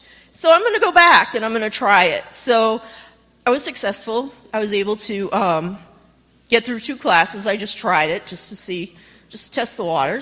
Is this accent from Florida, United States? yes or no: no; Massachusetts, United States; I grew up in Massachusetts, north of Boston, and I went to a rehabilitation center outside of Boston for about 16 weeks.